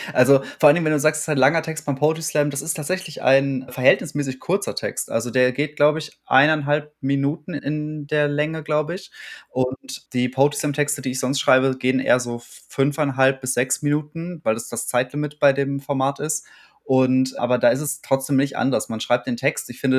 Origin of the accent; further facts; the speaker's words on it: Warstein, North Rhine-Westphalia, Germany; ich bin in Warstein aufgewachsen